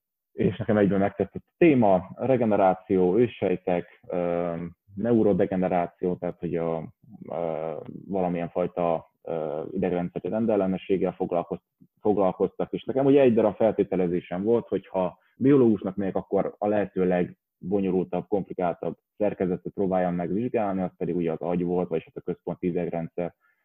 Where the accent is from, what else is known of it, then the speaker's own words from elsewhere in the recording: Gyula, Békés, Hungary; now in Budapest, Hungary; mert én alapvetően Békés megyei vagyok, egy gyulai